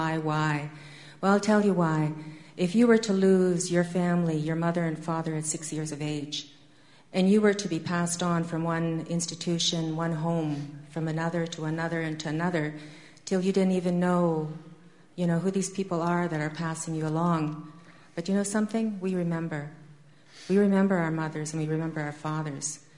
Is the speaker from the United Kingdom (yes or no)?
no; Saskatchewan, Canada; I always say I'm from Saskatchewan, and when I was born, we had no tele-anything. We had no telephone, no television, no nothing to tell us anything except about that land that we lived on.